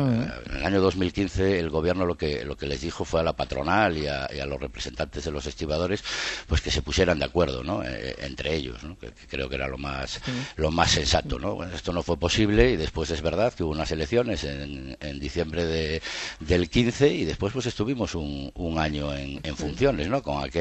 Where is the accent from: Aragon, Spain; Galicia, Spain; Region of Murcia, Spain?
Galicia, Spain; yo que soy gallego